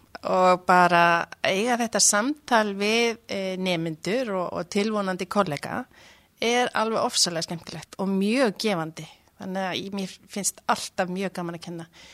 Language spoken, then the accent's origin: Icelandic; Akureyri, Northeastern Region, Iceland; also born or lived in Hella; Já, ég sem sagt ólst upp að 5 ára aldri á Hellu á Rangárvallasýslu. Og eftir það flytti ég sagt, til Akureyrar og var þar barn og unglingur og klára þar hjúkurinn líka.